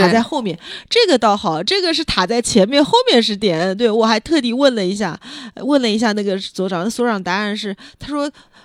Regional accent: Nanjing, Jiangsu, China; 因为我来自南京

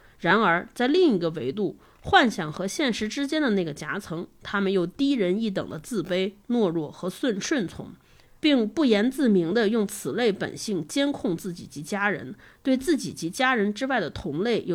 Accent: northern China, China; 这可能是我作为一个北方人体会非常深的

